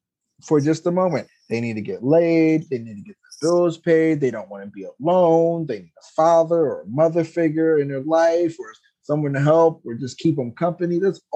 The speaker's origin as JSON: {"language": "English", "town": "Philadelphia", "region": "Pennsylvania", "country": "United States", "said": "I'm from Philadelphia."}